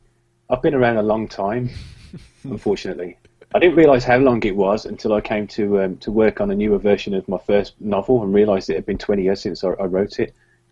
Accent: Birmingham, West Midlands, United Kingdom; It's quite an unusual city. It's the UK's second city, so it's pretty big

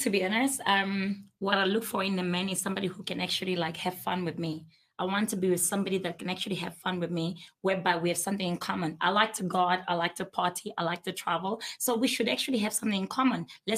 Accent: Namibia; English is a second language; I'm from Namibia.

